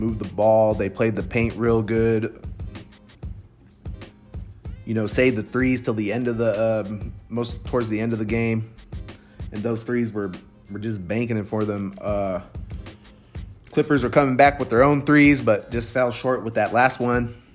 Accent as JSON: {"language": "English", "region": "California", "country": "United States", "said": "I am from California. Those are my two California teams, are the Kings and Lakers."}